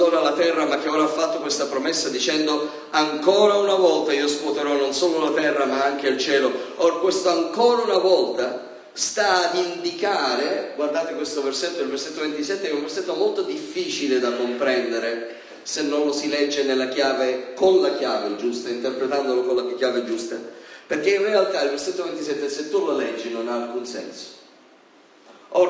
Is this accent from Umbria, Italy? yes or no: no; Sicily, Italy; Poi sono siciliano, quindi sono abbastanza focoso io quando uso certe espressioni colorite.